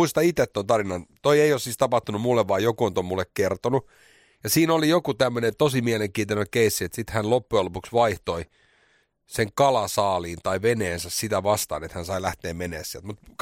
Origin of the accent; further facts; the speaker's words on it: Espoo, Uusimaa, Finland; maalaispoika, me ollaan Espoosta.